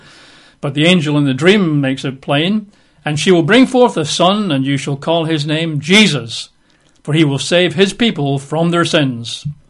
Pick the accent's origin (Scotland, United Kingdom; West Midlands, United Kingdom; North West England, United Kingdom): Scotland, United Kingdom; Even when I was growing up in Scotland, when I was a young boy